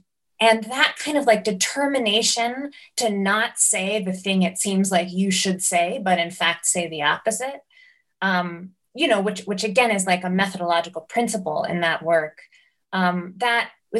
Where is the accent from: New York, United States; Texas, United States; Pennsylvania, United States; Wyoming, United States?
New York, United States; growing up in New York and, you know, kind of fortuitously getting access to those sort of kinds of experimental theater